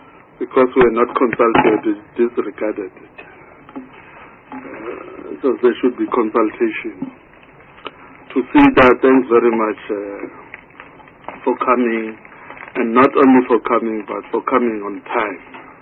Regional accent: KwaZulu-Natal, South Africa; from KwaZulu-Natal.

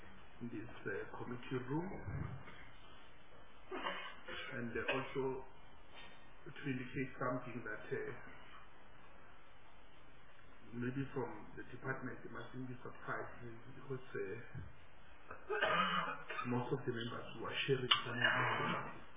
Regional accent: Mpumalanga, South Africa; Originally, I'm from Mpumalanga province.

